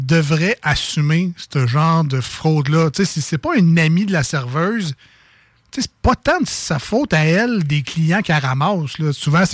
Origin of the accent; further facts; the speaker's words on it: Quebec City, Quebec, Canada; accent: Limoilou; C'est mon accent de Limoilou.